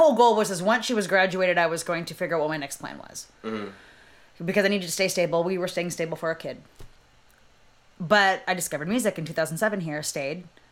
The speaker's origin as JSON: {"language": "English", "town": "Fairfield", "region": "California", "country": "United States", "lives_now": "Sacramento, United States", "said": "I have lived in Sacramento for 20 years, but I am from Fairfield."}